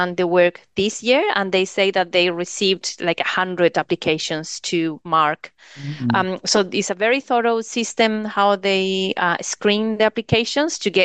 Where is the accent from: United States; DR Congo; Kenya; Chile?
Chile; now in New Zealand; So I tell her I'm from Chile, but I'm living in New Zealand for 20 years